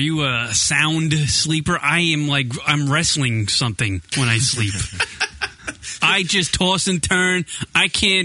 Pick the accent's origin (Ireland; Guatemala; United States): Ireland; No, can't have one beer. I'm Irish.